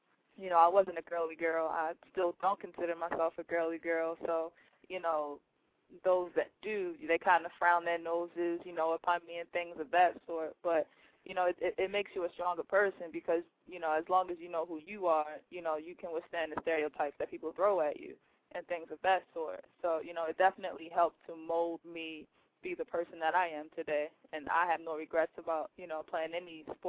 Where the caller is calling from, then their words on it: Baltimore, Maryland, United States; I'm calling from Baltimore.